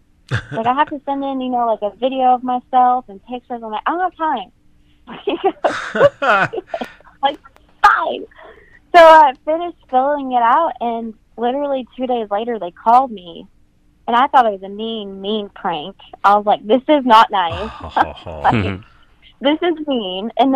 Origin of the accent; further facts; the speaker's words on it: Knoxville, Tennessee, United States; You know, like, I'm from Knoxville. What am I doing here? I'm going to go home.